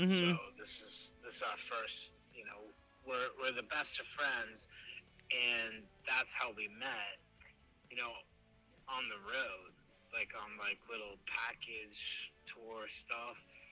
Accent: Boston, Massachusetts, United States; Yeah, like you said … I'm from Boston.

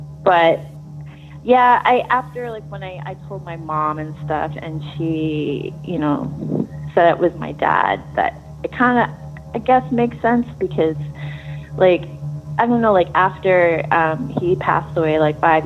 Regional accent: Santa Barbara, California, United States; I'm from Santa Barbara.

